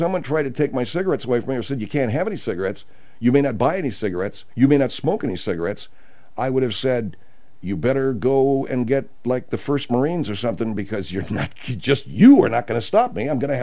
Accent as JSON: {"language": "English", "region": "California", "country": "United States", "tie": "born or raised there", "said": "I gave up the smokes after 40-plus years of smoking, growing up in the San Gabriel Valley, breathing that pollution day in and day out"}